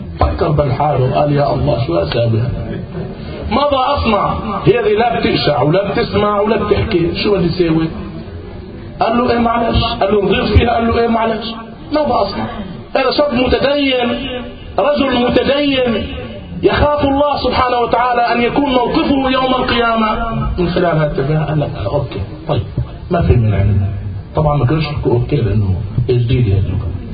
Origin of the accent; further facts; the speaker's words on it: Najaf, Najaf Governorate, Iraq; على ما أذكر وأنا صغير في النجف الأشرف ذكرها لنا خطيب المنبر الحسيني